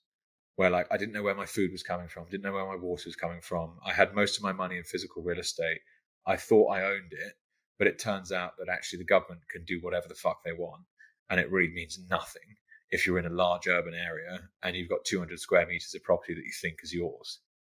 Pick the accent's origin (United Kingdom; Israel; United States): United Kingdom; England; moved away as an adult; also born or lived in London; now in Australia; So I moved to Australia at the very end of 2019. My wife and I'm English, she's Australian. We were living in London up to like in 2019